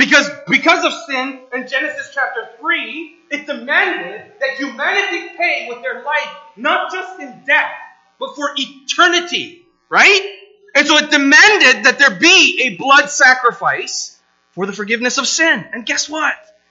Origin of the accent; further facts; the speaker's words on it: Canada; also born or lived in Korea; Though I'm Western in the sense that I grew up in Canada, I was also born in Korea. So I have kind of an Eastern mentality.